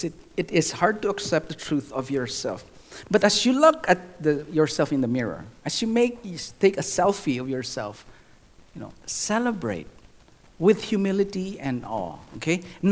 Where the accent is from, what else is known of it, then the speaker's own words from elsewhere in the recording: Philippines; now in United States; I am a Filipino with a lot of Chinese blood running in my system. I'm from the Philippines, and now I live in the United States.